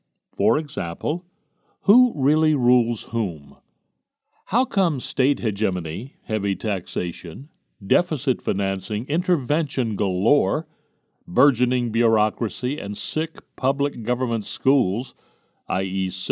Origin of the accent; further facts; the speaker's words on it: Jersey City, New Jersey, United States; in 1930 when I was growing up in Jersey City